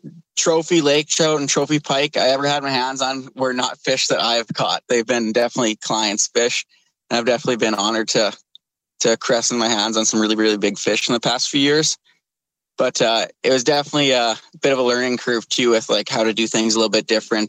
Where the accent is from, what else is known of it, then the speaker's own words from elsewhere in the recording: Brandon, Manitoba, Canada; I'm originally from Brandon, Manitoba, which is basically an hour north of the border and basically 2 hours straight west of Winnipeg.